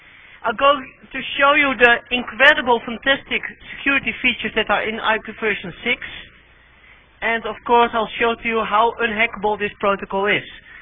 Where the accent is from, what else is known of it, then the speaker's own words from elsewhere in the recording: Netherlands; And I'm from the Netherlands.